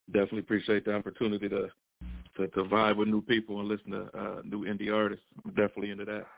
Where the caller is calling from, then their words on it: Cleveland, Ohio, United States; Yeah, we're calling from Cleveland, Ohio.